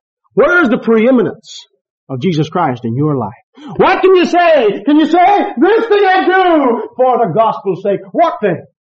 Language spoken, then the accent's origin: English; United States; I can honestly say I am proud that I'm an American. I can also say it's a great grace that God made me an American.